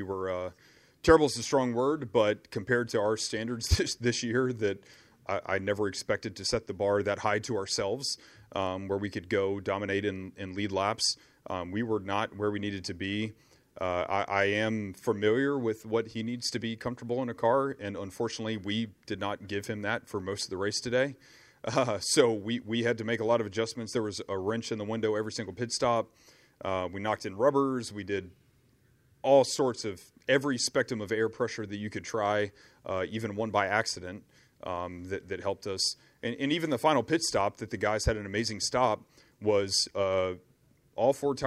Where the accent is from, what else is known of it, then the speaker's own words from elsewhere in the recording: East Coast, United States; I grew up pavement racing on the East Coast.